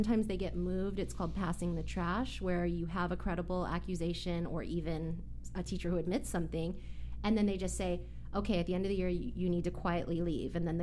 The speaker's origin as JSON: {"language": "English", "town": "Irvine", "region": "California", "country": "United States", "tie": "born or raised there", "said": "I grew up in Irvine, which is a very safe community known for its great schools."}